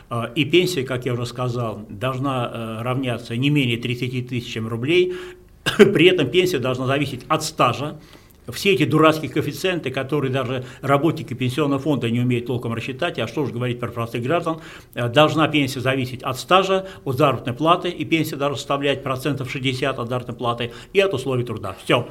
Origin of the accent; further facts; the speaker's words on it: Saint Petersburg, Russia; то там проводят в моем родном городе алые паруса